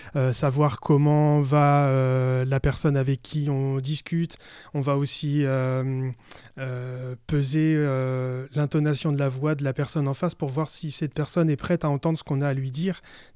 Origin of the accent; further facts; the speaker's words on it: France; c'est pour nous, en tant que Français, c'est des choses qui sont naturelles pour nous